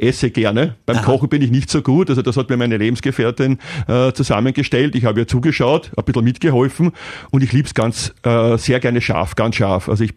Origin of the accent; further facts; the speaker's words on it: Vienna, Austria; Ich bin ja in Wien zur Schule gegangen.